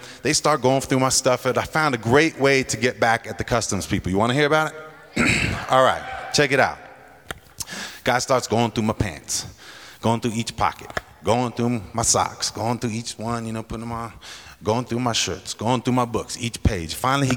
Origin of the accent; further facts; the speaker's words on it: San Francisco, California, United States; I come from San Francisco.